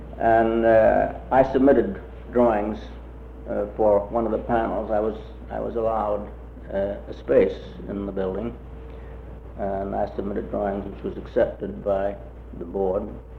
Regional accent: New Orleans, Louisiana, United States; born there; I was born in New Orleans in 1900.

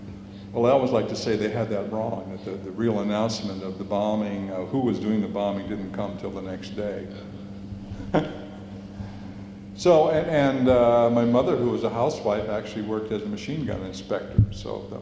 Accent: Chicago, Illinois, United States; My mother was first generation. My father came to the United States when he was four. And I was raised in Chicago.

